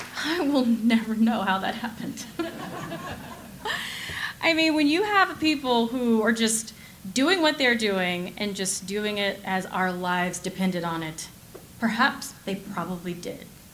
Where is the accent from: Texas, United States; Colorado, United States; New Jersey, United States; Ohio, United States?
Texas, United States; I am from the People's Republic of Texas.